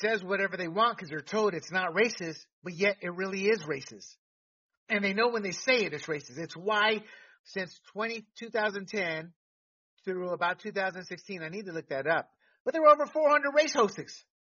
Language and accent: English; Panama; I've seen voter fraud, man. I was born and raised in Panama.